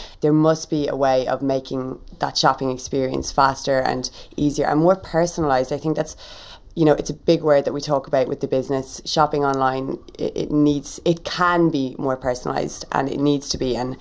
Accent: Kildare, Leinster, Ireland; growing up … it's quite unusual. And we're from Kildare.

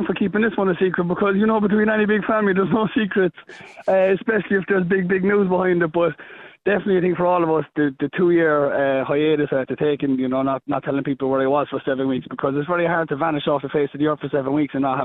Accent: Ireland; just because we're all Irish, you know what I mean?

